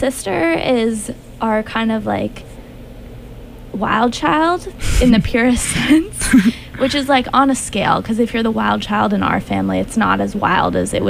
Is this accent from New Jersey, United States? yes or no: yes; New Jersey, United States; now in Denver, United States; I actually grew up in New Jersey.